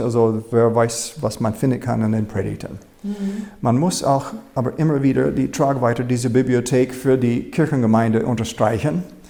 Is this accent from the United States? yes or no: yes; United States; Als Amerikaner habe ich zwei Werke von dem Revolutionär Thomas Paine gefunden, ins Deutsch übersetzt.